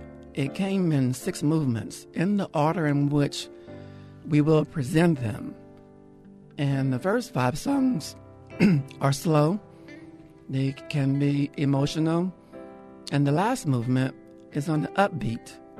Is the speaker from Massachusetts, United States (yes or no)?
no; New Orleans, Louisiana, United States; now in Lafayette, United States; I grew up in New Orleans in Pontchartrain Park. Jennifer grew up in the Ninth Ward. In residency, I went to Charity Hospital in Lafayette, and that's where I presently live.